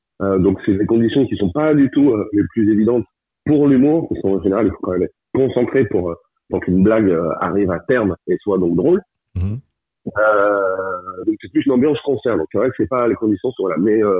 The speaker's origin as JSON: {"language": "French", "town": "Quimper", "region": "Brittany", "country": "France", "tie": "born there", "also_born_or_lived": "Lyon", "moved": "as an adult", "lives_now": "Paris, France", "said": "Ouais, je suis un Quimperrois. Enfin, je suis un Quimperrois. Je suis né à Quimper, je n'ai pas vécu beaucoup, mais toute ma famille du côté de ma mère est breton et habite encore en Bretagne. Et moi, je suis parti il y a 30 ans à Lyon, et maintenant à Paris, mais je suis breton."}